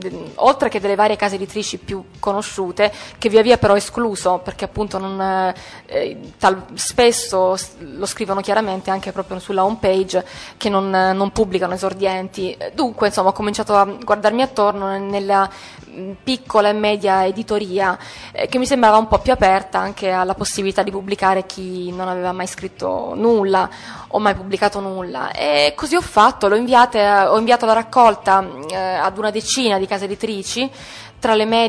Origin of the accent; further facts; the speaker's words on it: Taranto, Apulia, Italy; l'ho presentato anche a Taranto, nella mia città natale, la settimana scorsa